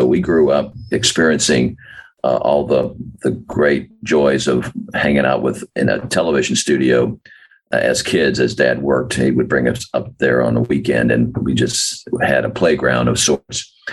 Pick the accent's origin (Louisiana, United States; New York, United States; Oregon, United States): Louisiana, United States; New Orleans; Being from New Orleans and being able to promote my hometown is an honor as well as a pleasure.